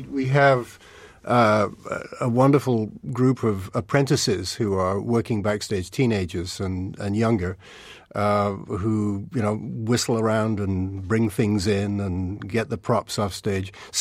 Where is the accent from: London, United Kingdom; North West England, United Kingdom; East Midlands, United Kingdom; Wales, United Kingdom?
North West England, United Kingdom; Manchester; I was brought up in Manchester in the north of England.